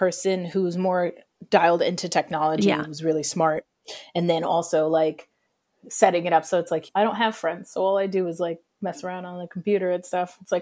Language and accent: English; New York, United States; I'm a New Yorker, so I'm a big walker as well.